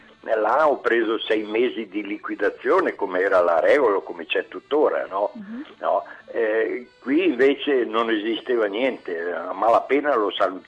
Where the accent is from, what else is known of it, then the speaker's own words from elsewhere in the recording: Mirandola, Emilia-Romagna, Italy; moved away; Io sono di Mirandola, che era in provincia di Modena, no?